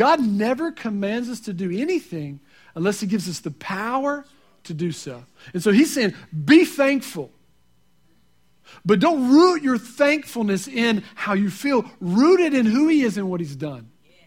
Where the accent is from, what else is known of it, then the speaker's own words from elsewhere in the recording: the South, United States; See, I like to cook grits. I'm from the South, and I love grits.